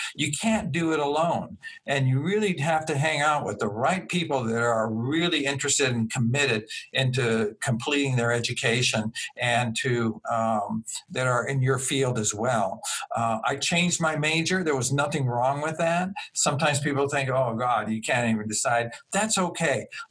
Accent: Los Angeles, California, United States; I grew up in Los Angeles and in LA, and my goal in life was to be an auto mechanic.

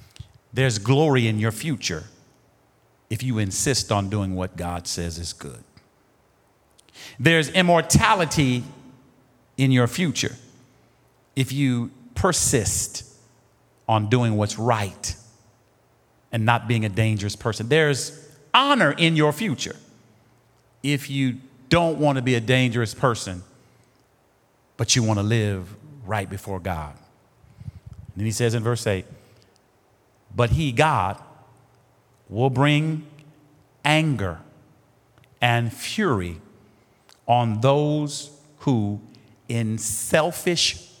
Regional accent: Decatur, Illinois, United States; I'm reminded of back in the day growing up in Decatur, Illinois.

